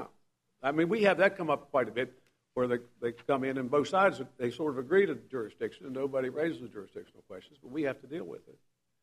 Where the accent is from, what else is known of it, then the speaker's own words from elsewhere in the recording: West Virginia, United States; I'm from West Virginia, too.